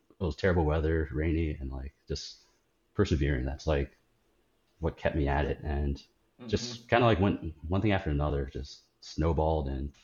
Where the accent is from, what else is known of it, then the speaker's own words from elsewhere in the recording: Baltimore, Maryland, United States; I grew up near Baltimore City.